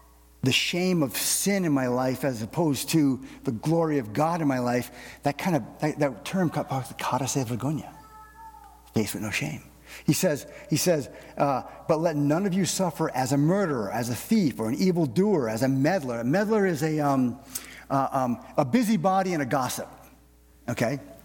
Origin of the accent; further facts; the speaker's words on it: Massachusetts, United States; we grew up in Massachusetts, a lot of Portuguese there.